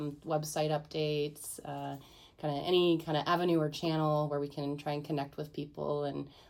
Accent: Alaska, United States; moved away as an adult; also born or lived in Moscow, Idaho; now in Sandpoint, United States; So my family just recently moved here from Moscow. I grew up in Alaska and went to the University of Idaho, where I met my husband.

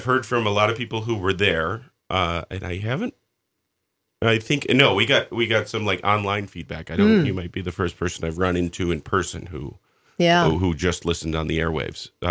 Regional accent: Minnesota, United States; I'm from Minnesota originally.

